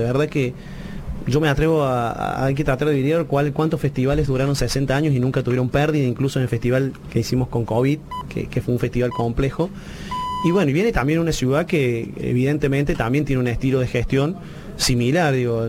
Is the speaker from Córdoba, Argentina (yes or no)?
yes; Jesús María, Córdoba, Argentina; Donde vamos, soy de Jesús María.